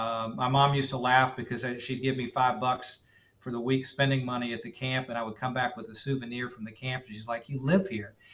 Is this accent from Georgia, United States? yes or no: no; Clemson, South Carolina, United States; I grew up in Clemson, but I really grew up to be the person that I am today based on my time in Gainesville.